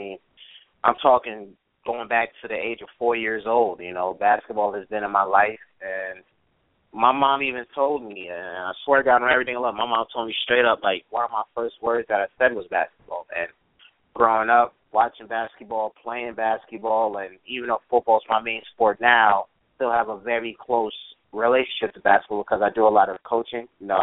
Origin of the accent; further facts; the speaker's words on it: New York, United States; I'm 21 years old. I'm from Westchester County, New York. We're a county that's not too far from New York City.